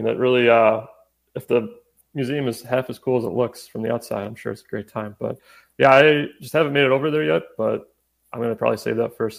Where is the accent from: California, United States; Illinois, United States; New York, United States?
Illinois, United States; Chicago; I grew up in the Chicagoland area. There's a lot of museums there